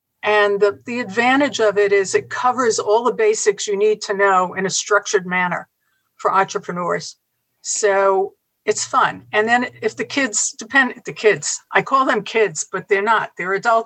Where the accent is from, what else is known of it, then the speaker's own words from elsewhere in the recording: New York City, New York, United States; born there; I was born in Uptown Manhattan.